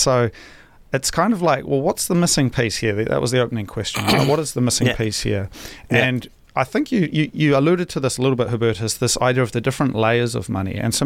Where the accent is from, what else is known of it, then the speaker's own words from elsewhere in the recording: New Zealand; New Zealand, my home country